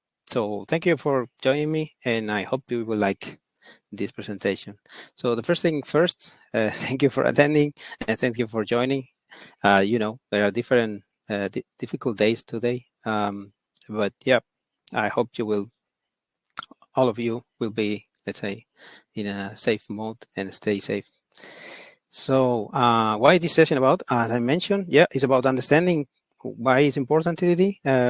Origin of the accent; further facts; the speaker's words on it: Barcelona, Catalonia, Spain; I'm from Barcelona.